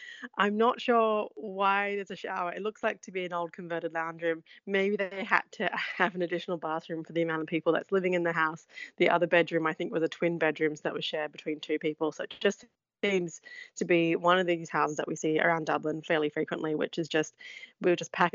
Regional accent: Australia; now in Ireland; I've spoken to a lot of migrants like myself who come to Ireland. Again, I'm one of the lucky ones. I'm Australian. I'm very privileged.

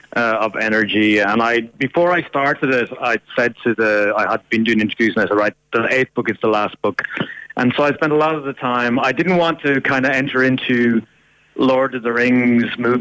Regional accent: Ireland; they're Irish, and I'm Irish

